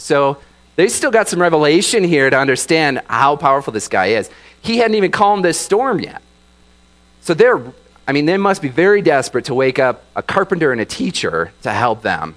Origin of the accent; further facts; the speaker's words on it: Michigan, United States; I grew up in Michigan, the Great Lakes State. And so I'm familiar with storms and water.